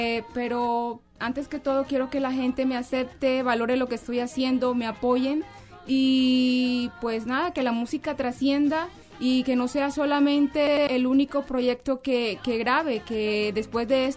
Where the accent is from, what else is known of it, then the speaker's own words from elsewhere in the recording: Campo de la Cruz, Atlántico, Colombia; Yo estudié en colegios de mi pueblo, Campo de la Cruz, Atlántico. Eso queda al sur del departamento. Y en Colombia.